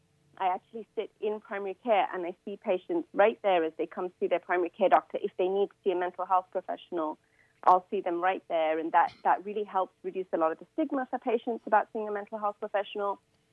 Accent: England, United Kingdom; moved away as an adult; now in United States; because I was born and raised in England and I did my medical school training there.

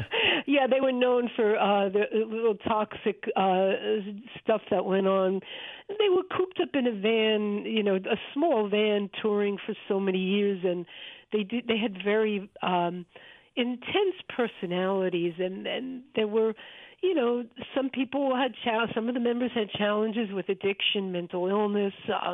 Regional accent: New York City, New York, United States; to me will always be the best and the first because I'm from Rockaway Beach, Queens. The surf town that is made famous

